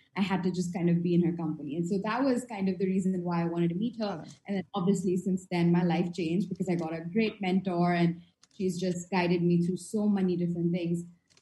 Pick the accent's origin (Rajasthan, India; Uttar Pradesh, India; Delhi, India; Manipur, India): Delhi, India; when I was in India, I've been born and brought up in Delhi. And I did my undergraduation here. I studied in Delhi University.